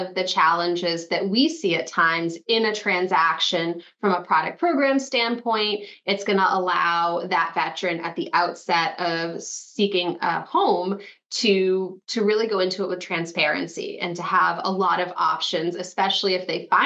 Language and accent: English; Boston, Massachusetts, United States; I'm originally from Boston, and so I worked in Boston for several years